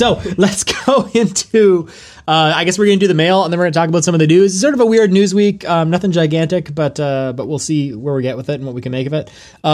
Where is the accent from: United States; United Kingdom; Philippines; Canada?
Canada; As a Canadian, I reflexively apologize for whatever wrongs the Punk News Podcast has done to any of you fine people that subscribe to it.